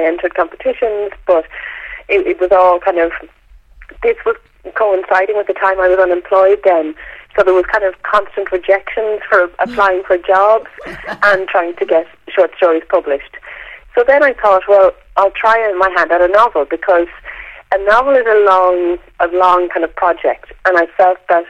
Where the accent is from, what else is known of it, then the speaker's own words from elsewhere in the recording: Dublin, Leinster, Ireland; Okay, so I think for me, it just happens to be set in Dublin because that's my hometown.